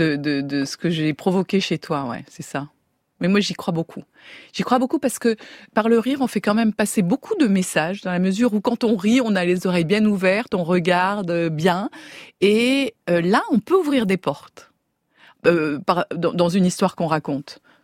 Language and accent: French; Nice, Provence-Alpes-Côte d'Azur, France; je me souviens que quand j'étais à Nice, je suis niçoise